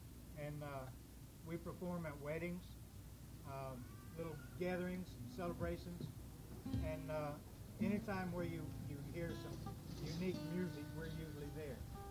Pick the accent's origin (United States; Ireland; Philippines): United States; Jacksonville, Florida; we're from Jacksonville, Florida.